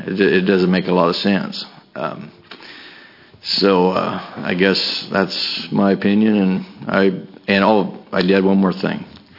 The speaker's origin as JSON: {"language": "English", "town": "Harrisburg", "region": "Oregon", "country": "United States", "said": "Representatives, senators … I'm from Harrisburg, Oregon."}